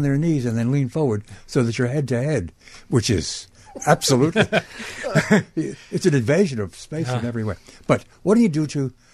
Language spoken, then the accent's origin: English; Brooklyn, New York, United States; When I was a little boy growing up in Brooklyn, my father, who loved to dine out, would often take us to a place called Luchow's.